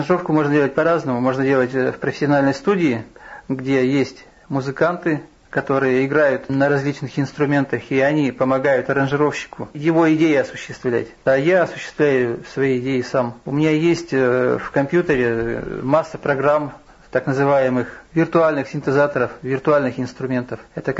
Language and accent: Russian; Yekaterinburg, Sverdlovsk Oblast, Russia; now in Kirov, Russia; А потом, когда уже приехал сюда в Киров, я из Екатеринбурга вообще-то приехал сюда.